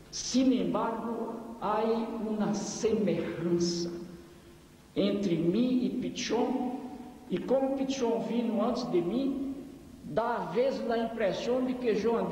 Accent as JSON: {"language": "Spanish", "region": "Northeast Region", "country": "Brazil", "lives_now": "Argentina", "said": "Yo soy brasileño del Nordeste"}